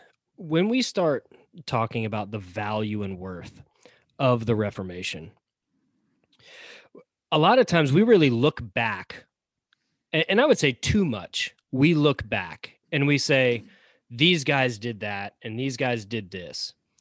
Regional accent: the South, United States; Chris and I live in the South. We grew up in the South.

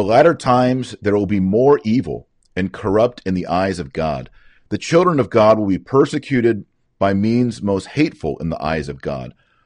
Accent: Texas, United States; As a Texan, this means gun control.

